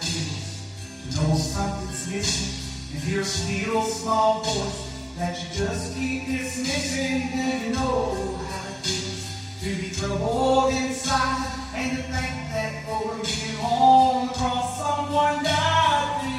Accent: Russell Springs, Kentucky, United States; Well, we're heaven bound from Russell Springs, Kentucky.

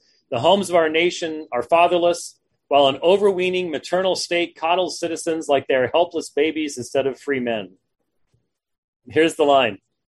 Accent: Scotland, United Kingdom; We're both Scottish too, which is sort of frightening.

